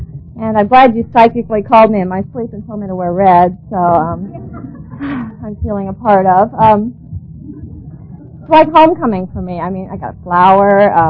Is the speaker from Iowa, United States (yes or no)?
yes; Mount Vernon, Iowa, United States; I grew up in Mount Vernon, Iowa, so my parents got to come and spend some time with you on Friday and Saturday